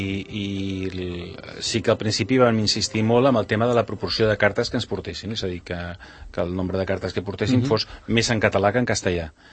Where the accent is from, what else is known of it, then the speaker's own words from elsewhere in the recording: Barcelona, Catalonia, Spain; born there; now in Cerdanyola del Vallès, Spain; Jo no sóc d'aquest municipi, jo sóc resident a Cerdanyola, bueno, sóc barceloní de naixement, i als 80 em vaig venir a Cerdanyola